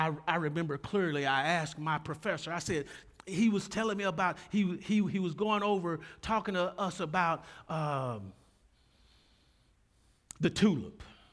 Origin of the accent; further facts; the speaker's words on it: Dallas, Texas, United States; I'm a simple person. I'm from Oak Cliff. I'm just a simple person.